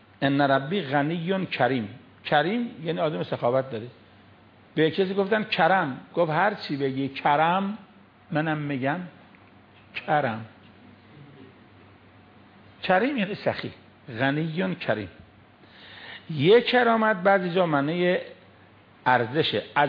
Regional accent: Iran; born there; خدا رو شکر ما تو ایران متولد شدیم.

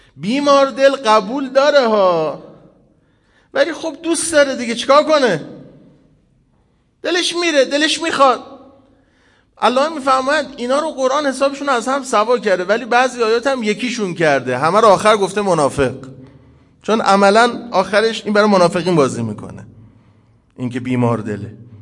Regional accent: Iran; به عنوان یه ایرانی خجالت کشیدم

